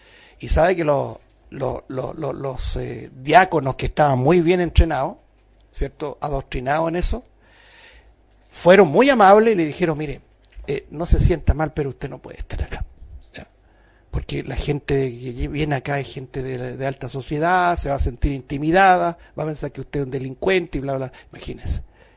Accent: Chile; ni siquiera lo vamos a decir en sentido local como chilenos

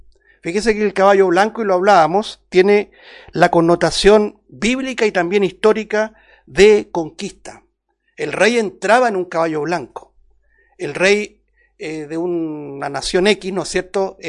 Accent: Chile; nosotros como chilenos lo vivimos o lo estamos viviendo a partir del año pasado.

